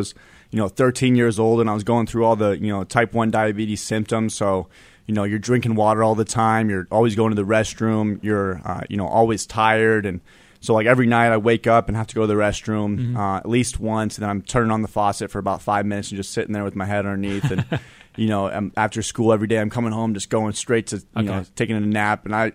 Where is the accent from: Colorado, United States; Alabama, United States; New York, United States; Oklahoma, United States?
Colorado, United States; Denver